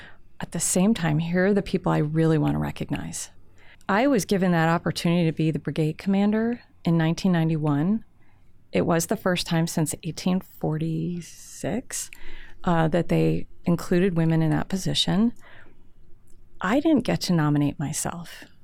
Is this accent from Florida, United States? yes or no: no; New York, United States; the place where I grew up in New York, it was never a question that I would have a future as a working woman.